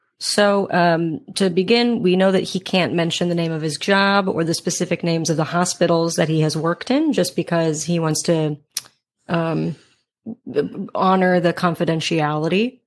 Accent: St. Louis, Missouri, United States; This was recorded over the holidays in my hometown of St. Louis.

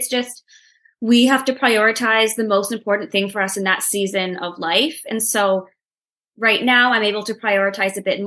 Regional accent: Canada; I haven't really found any big roadblocks being a Canadian seller.

